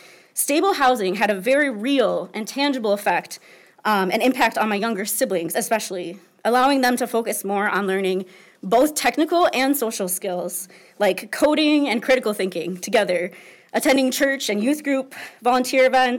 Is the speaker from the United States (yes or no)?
yes; Minnesota, United States; Also, being born and raised as a Minnesotan